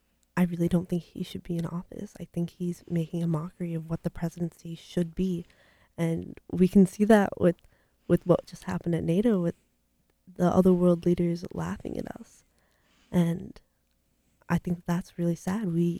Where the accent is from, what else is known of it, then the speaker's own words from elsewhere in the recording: Elgin, Illinois, United States; born there; For me, my parents were born in India. My older sister was born in India, but I was born in Elgin, Illinois.